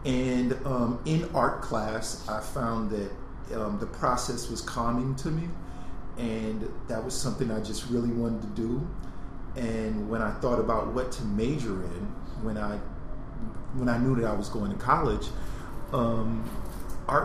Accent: Brooklyn, New York, United States; also born or lived in Cleveland / Texas / Virginia; No, but actually I was born in Cleveland, Ohio, but my mother and myself moved to Brooklyn when I was about 5 years old.

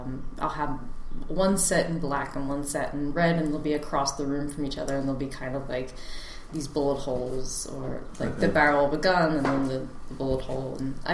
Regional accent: Pennsylvania, United States; I grew up outside of Philadelphia.

